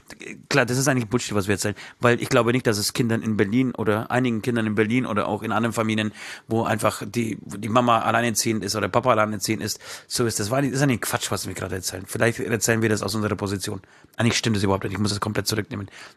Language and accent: German; Poland; Denn ihr wisst ja da draußen, ich komme ja aus Polen.